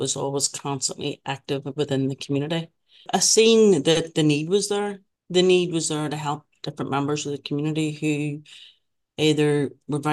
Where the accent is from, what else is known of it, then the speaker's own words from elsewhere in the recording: Northern Ireland, United Kingdom; born there; The Falls Road area where I was born was a very working class and very deprived area.